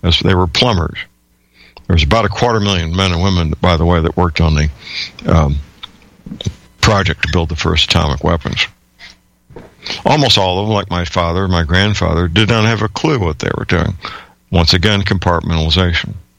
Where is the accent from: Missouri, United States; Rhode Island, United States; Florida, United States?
Missouri, United States; St. Louis; I did find out that locally in my hometown, St. Louis, Missouri, they made use of a Superfund cleanup site as a cover story to do something else.